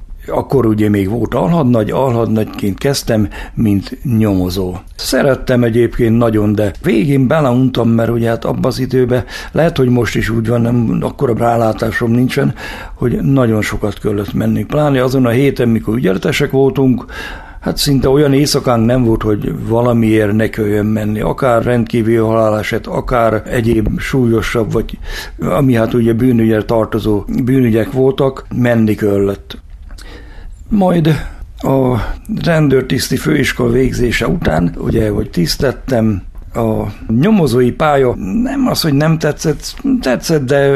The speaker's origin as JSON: {"language": "Hungarian", "country": "Hungary", "tie": "born or raised there", "said": "Hát én született, hát nem itt születtem. Én kiskorlason születtem a kórházba, de viszont én pici gyerekkoromtól kezdve 76-ig tánclári voltam."}